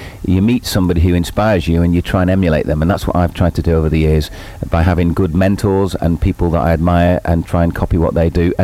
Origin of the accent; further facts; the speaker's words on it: Liverpool, North West England, United Kingdom; And I'm from Liverpool originally.